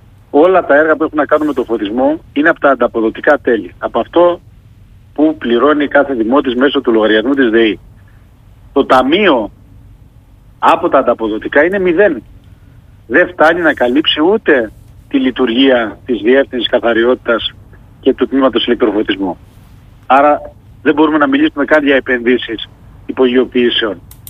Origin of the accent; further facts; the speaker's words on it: Heraklion, Crete, Greece; Και νομίζω ότι τα δούμε ως Ηρακλειώτες καθημερινά.